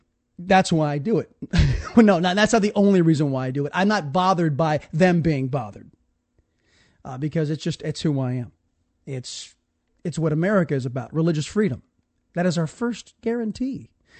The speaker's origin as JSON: {"language": "English", "region": "Texas", "country": "United States", "said": "He's from my home state in Cuero, Texas."}